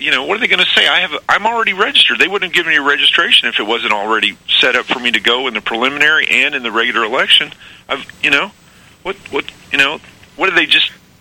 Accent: Midwest, United States; now in Philadelphia, United States; I live in Philadelphia. I'm originally from the Midwest, but I've been in Philadelphia since about 05, 06.

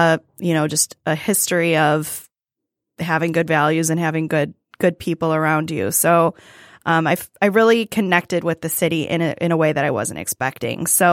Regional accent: Northville, Michigan, United States; also born or lived in Chicago; So a little bit about me in general is I'm originally from Northville, so I'm a Michigander. I moved to Chicago for 10 years and moved back here about 6 years ago to Detroit.

